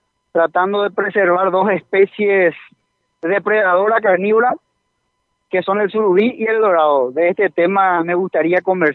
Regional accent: Ayolas, Misiones, Paraguay; born there; Yo nací en Ayola, Pepe. Hoy tengo 32 años.

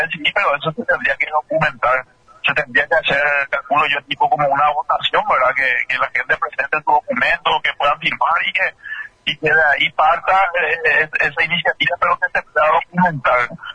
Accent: Itapúa, Paraguay; born there; yo soy, yo nací en Itapúa, te cuento, porque yo soy itapuense de nacimiento

